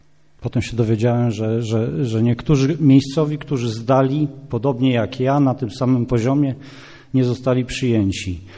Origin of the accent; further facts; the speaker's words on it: Wąbrzeźno, Kuyavian-Pomeranian Voivodeship, Poland; Pochodzę z mojego miasteczka w województwie byłym toruńskim, Wąbrzeźno.